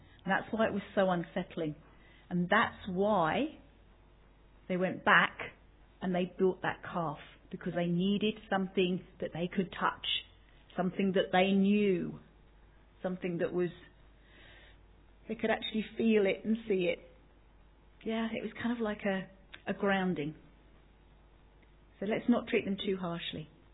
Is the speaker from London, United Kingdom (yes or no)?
yes; London, United Kingdom; it took me back to growing up in London during the Irish Troubles